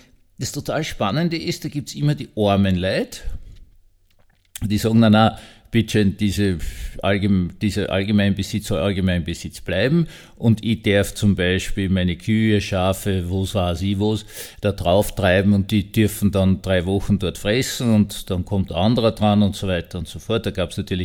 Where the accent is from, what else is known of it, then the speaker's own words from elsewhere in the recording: Austria; Und ich war als Österreicher wirklich fasziniert